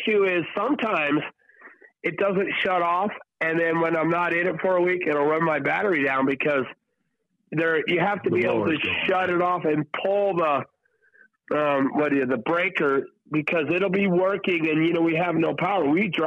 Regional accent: Texas, United States; Look, I grew up in Texas, okay, so I don't have a problem criticizing it.

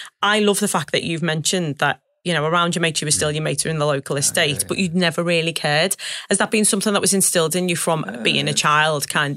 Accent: Liverpool, North West England, United Kingdom; I'm from Liverpool.

